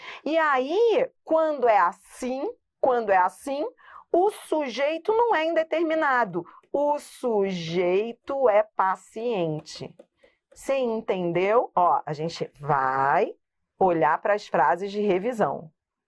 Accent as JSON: {"language": "Portuguese", "region": "Rio de Janeiro", "country": "Brazil", "said": "Eu que sou carioca, eu falo pis."}